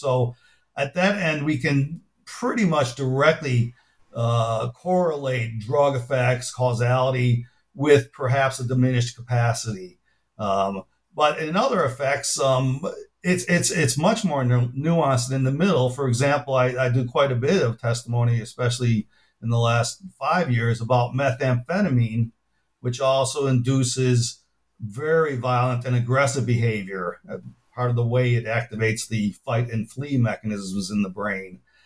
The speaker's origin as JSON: {"language": "English", "country": "United States", "said": "So as an American, I found that fairly amazing and somewhat depressing"}